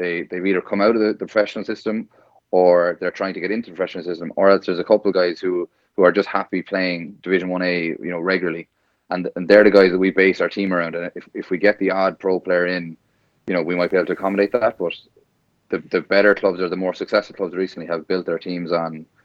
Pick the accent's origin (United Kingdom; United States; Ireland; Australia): Ireland; Crosshaven, Munster; I'm from Crosshaven, I'm not from Cork City